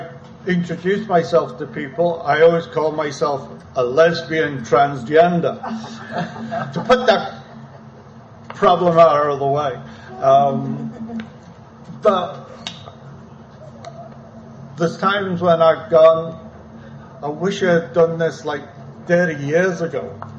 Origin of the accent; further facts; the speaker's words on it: Liverpool, North West England, United Kingdom; growing up in Liverpool, they were very accepting back in the 70s and the 60s. Because in Liverpool, we saw everybody as a human being